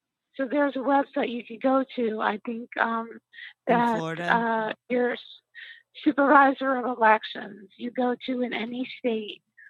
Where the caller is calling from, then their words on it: Port St. Lucie, Florida, United States; 14 Lucy, Florida.